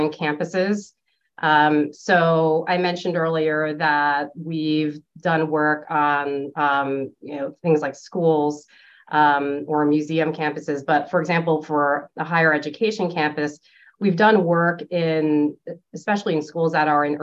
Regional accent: New York City, New York, United States; So when I was a teenager, I felt, and I grew up in New York City, so I really felt this appreciation for the built environment and just how cities worked

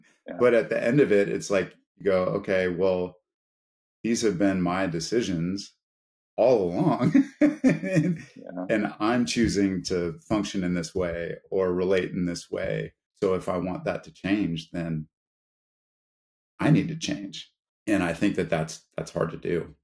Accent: Long Beach, California, United States; I grew up in Long Beach, California. And so skateboarding was kind of a natural thing to get into.

